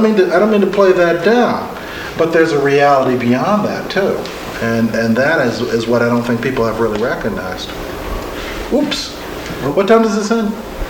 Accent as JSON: {"language": "English", "town": "Newark", "region": "New Jersey", "country": "United States", "tie": "born or raised there", "said": "And in the Newark Presbytery, which I grew up, we had 13 African-American churches."}